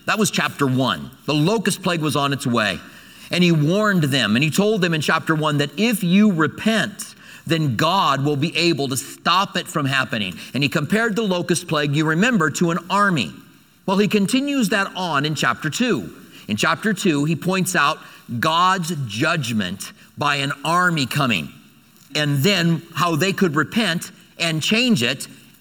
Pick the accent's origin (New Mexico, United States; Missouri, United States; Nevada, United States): New Mexico, United States; Albuquerque; Albuquerque was that way. I grew up in Albuquerque.